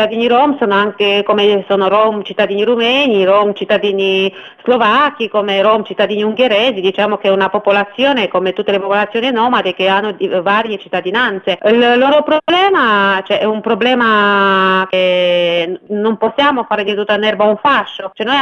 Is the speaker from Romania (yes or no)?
yes; Romania; quando noi come rumeni siamo rimasti un po' delusi